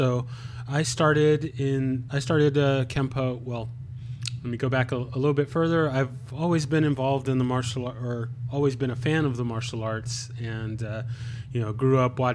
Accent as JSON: {"language": "English", "town": "San Diego", "region": "California", "country": "United States", "said": "I'm from San Diego, California, and, trained at a school that was, under the Tracy lineage."}